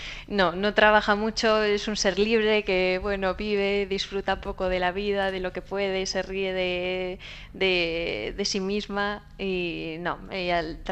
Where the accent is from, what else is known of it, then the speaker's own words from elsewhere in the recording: Pamplona, Navarre, Spain; siempre pues tengo presente a Pamplona y a mi tierra